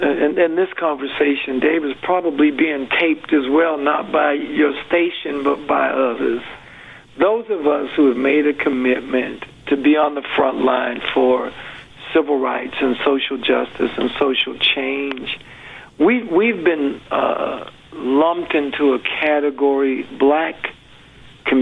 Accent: Nova Scotia, Canada; now in Montreal, Canada; when I moved to Montreal from Nova Scotia

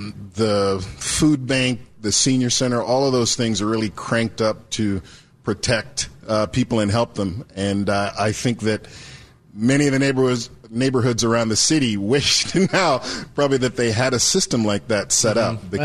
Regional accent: Kentucky, United States; also born or lived in Jamaica; now in Seattle, United States; I was born in Jamaica and I grew up in Kentucky.

